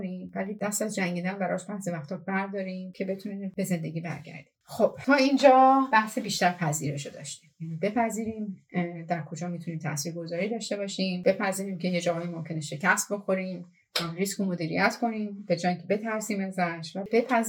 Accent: Iran; برای ماهایی که از ایران هستیم و امکانات محدودتری داریم

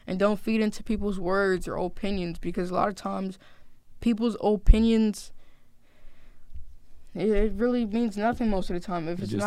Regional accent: Orange, New Jersey, United States; I'm originally from Orange, New Jersey, which isn't that far, though.

